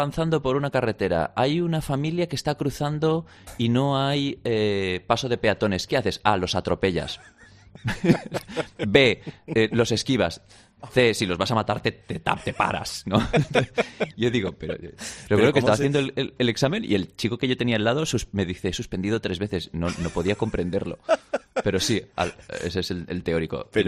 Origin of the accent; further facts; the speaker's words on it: Valencian Community, Spain; como buen valenciano, me voy a esperar a las fallas en marzo, a ver si me da un poco de respiro, y este año quiero volver a mi tierra después de todo lo que pasó